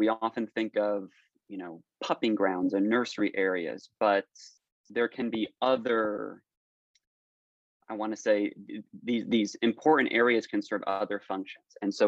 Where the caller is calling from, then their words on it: San Diego, California, United States; I'm broadcasting from San Diego, which is the traditional and unceded territory of the Kumeyaay people.